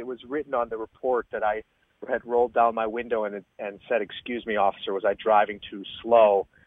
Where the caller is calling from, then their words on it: Chicago, Illinois, United States; I'm actually in Chicago at the moment.